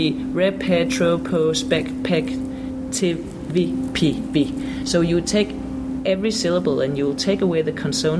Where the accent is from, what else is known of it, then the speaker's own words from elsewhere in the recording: Denmark; when I was a child, I grew up in Denmark